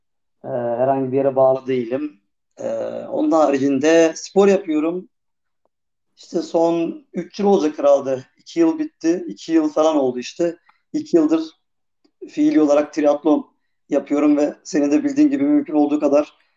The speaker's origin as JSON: {"language": "Turkish", "region": "Ankara", "country": "Turkey", "tie": "born or raised there", "said": "Doğma büyüme burada olduğum için ve annem babam buralı olduğu için"}